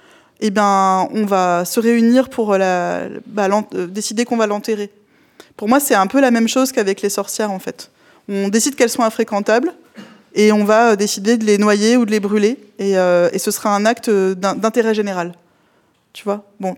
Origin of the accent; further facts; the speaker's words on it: Annecy-le-Vieux, Auvergne-Rhône-Alpes, France; also born or lived in Juvisy; Je suis née dans le 91, donc dans le béton. À Juvisy. Mais par contre, j'ai grandi en Haute-Savoie. J'ai grandi à Annecy-le-Vieux.